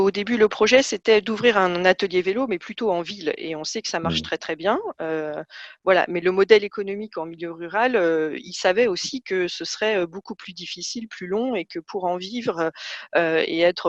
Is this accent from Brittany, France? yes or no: no; Paris, Île-de-France, France; Moi je suis née à Paris, j'ai grandi à Paris, mais mes grands-parents étaient sartois, on y allait un week-end par mois, voilà, à la campagne, on la connaissait.